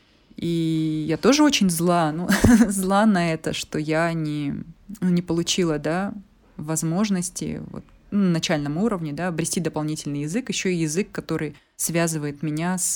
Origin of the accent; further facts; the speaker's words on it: Washington, United States; Я приехала из Вашингтона